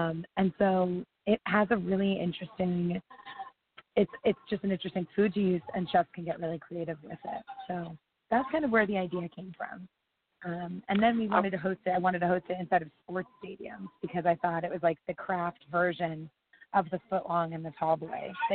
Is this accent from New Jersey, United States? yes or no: yes; New Jersey, United States; also born or lived in Wisconsin / Chicago, Illinois; So I I'm from New Jersey originally, and ended up going out to Wisconsin undergrad and landed a job at the Oprah Winfrey Show in Chicago.